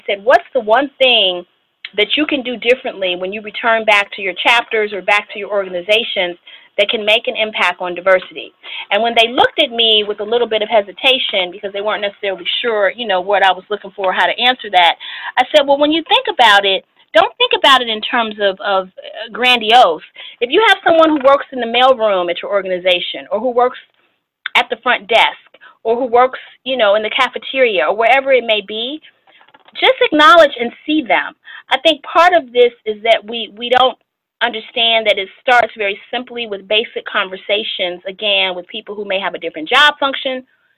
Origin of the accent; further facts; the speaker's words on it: Chicago, Illinois, United States; I'm from Chicago, so of course I'm going to toss them in.